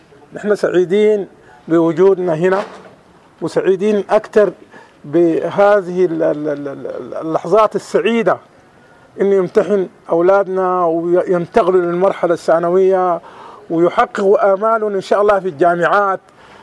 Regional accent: Sudan; now in South Sudan; ونشكر حكومة جنوب السودان على دعمها ويعني مساندتها لنا نحن كشعب سوداني

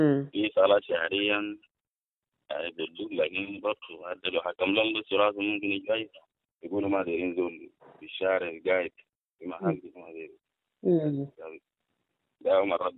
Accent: South Sudan; أصل بالرغم أنا إنسان جنوبي وكده أصل الناس بيقولوا لي أنا دارفوري

